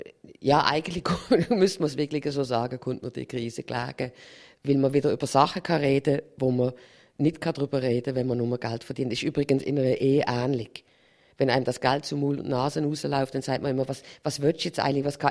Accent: Switzerland; da sind wir Schweizer ja dann auch bestechlich.

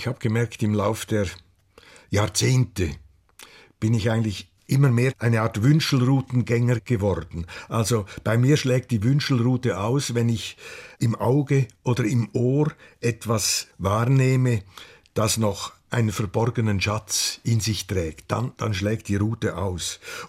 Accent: Menziken, Aargau, Switzerland; Das war in Menziken, also da, wo ich aufgewachsen bin.

